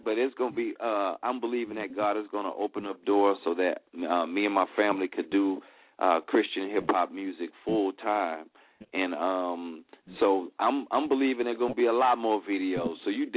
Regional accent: Port Arthur, Texas, United States; I live in Texas. I'm from Port Arthur, Texas. Port Arthur, for those that don't know, is also what they call like one of the big breeding grounds for gangster rap down here in Texas.

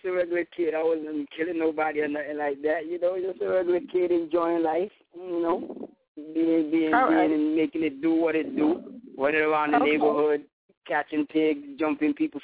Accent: Antigua & Barbuda; I grew up in Antigua, so that's predominantly soca.

